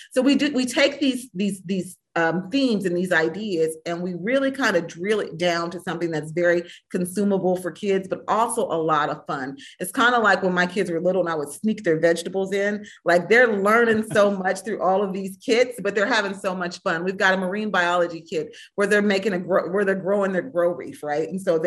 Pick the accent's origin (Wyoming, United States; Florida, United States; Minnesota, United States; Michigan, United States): Minnesota, United States; Growing up in Minnesota in the 70s, you know, being one of only a few Black girls in, you know, advanced placement classes or those kind of things.